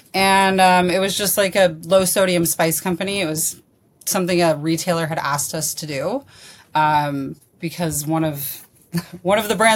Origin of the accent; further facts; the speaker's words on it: Las Vegas, Nevada, United States; So born and raised in Vegas, one of the few. And I mean, I'd say it's actually a really normal place to grow up.